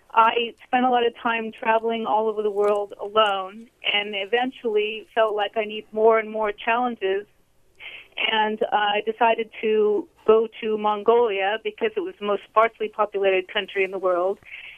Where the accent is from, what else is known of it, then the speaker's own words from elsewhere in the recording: San Rafael, California, United States; I'm from San Rafael